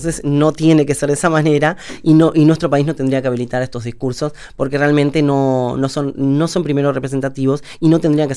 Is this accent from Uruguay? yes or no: yes; Uruguay; pero también como sociedad uruguaya, tenemos un gran desafío por delante